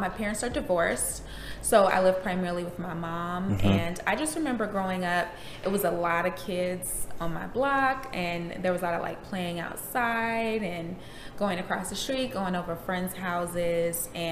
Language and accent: English; Detroit, Michigan, United States; Yes, I'm from Detroit. So it was cold. It's nice to be down here because it's a bit warmer.